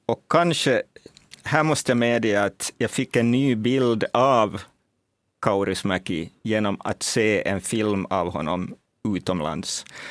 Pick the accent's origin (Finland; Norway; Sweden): Finland; jag är från Finland